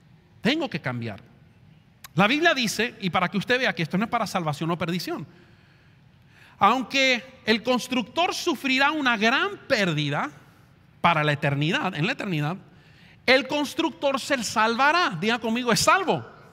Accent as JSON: {"language": "Spanish", "country": "Argentina", "lives_now": "Miami, United States", "said": "Yo, como buen argentino, creo que se lo merecía"}